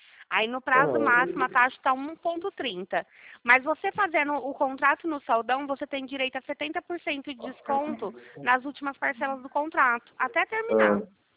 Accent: Ribeirão Preto, São Paulo, Brazil; sou de Ribeirão Preto.

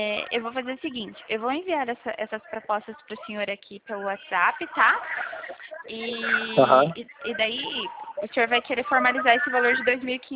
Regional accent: Cornélio Procópio, Paraná, Brazil; eu sou de Cornélio Procópio, Paraná.

